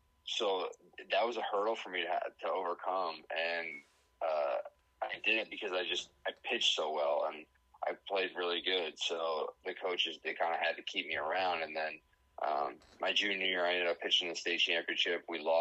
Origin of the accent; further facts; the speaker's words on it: Cleveland, Ohio, United States; So, I'm born and raised in Cleveland, Ohio. To St. Ignatius High School in Cleveland